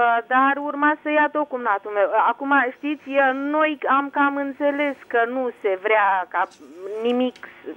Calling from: Bucharest, Romania; din București

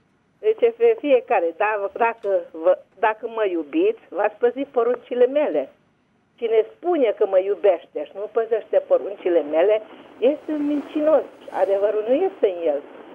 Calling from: Petroșani, Hunedoara County, Romania; sunt din Petroșan.

